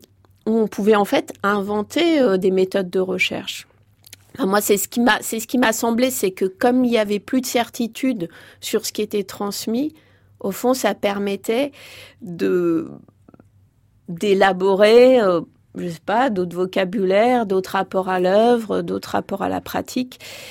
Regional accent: Grenoble, Auvergne-Rhône-Alpes, France; moi j'ai grandi à Grenoble et j'ai eu vraiment la chance d'une part de profiter d'une ville qui était elle-même un laboratoire politique, social.

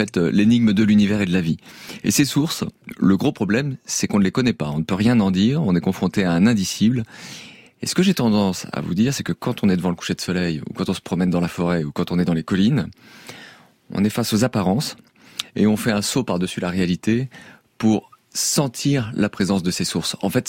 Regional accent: Nouvelle-Aquitaine, France; Moi, je suis originaire d'un village du Poitou.

